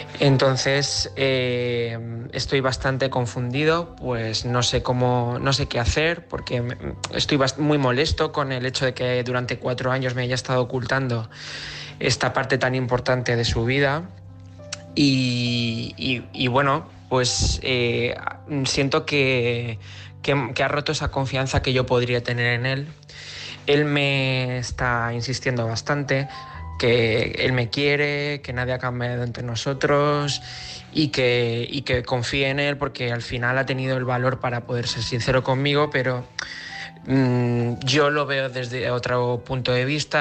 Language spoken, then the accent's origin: Spanish; Cuenca, Castilla-La Mancha, Spain; soy de Cuenca y bueno, quería contaros mi historia.